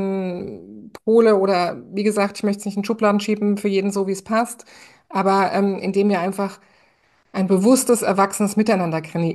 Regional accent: western Germany, Germany; ich bin im Westen Deutschlands groß geworden sozusagen.

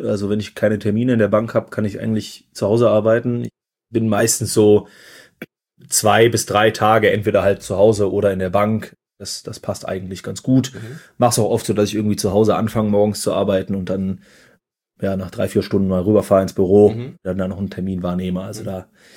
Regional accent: Aachen, North Rhine-Westphalia, Germany; Ich komme aus Aachen, ist ein paar Kilometer entfernt am Dreiländereck mit Belgien gemeinsam.

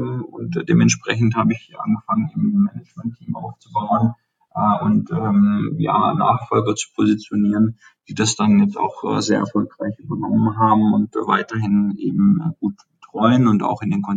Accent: Baden-Württemberg, Germany; ich komme ja aus dem Schwabenland, was ja eben in dem Automobilbereich auch stark ist

